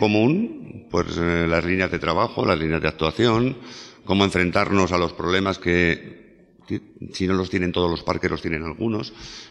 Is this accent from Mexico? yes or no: no; Segovia, Castile and León, Spain; now in Canary Islands, Spain; Yo nací en Segovia, en Castilla, León. Llevo muchos años viviendo en Canarias, aunque tengo muchos buenos recuerdos de mi etapa de infancia en esa ciudad.